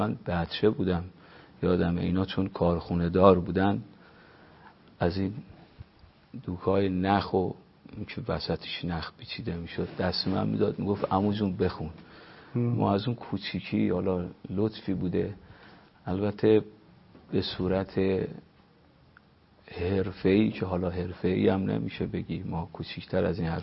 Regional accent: Qom, Iran; also born or lived in Isfahan; اصالتاً اهل اطراف اصفهان هستم، ولی بزرگ شده قم،

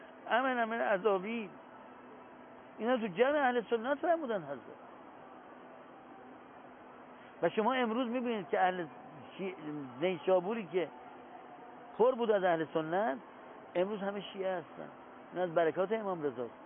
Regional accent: Iran; now in Qom, Iran; ما ایرانی هستیم، خصوصا در قم زندگی میکنیم، یا فامیل من منتسب به وجود مقدس حضرت رضا است،

